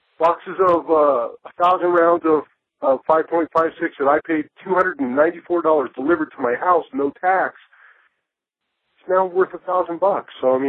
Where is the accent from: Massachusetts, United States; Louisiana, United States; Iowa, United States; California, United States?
California, United States; Now, I grew up in California.